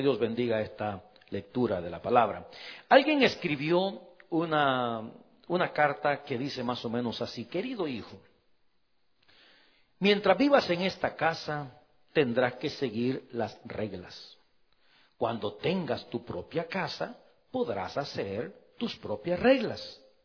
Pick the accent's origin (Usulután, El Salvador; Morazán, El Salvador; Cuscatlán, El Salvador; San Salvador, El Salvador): Cuscatlán, El Salvador; Cojutepeque; born there; Para aquellos que nacimos en Cojute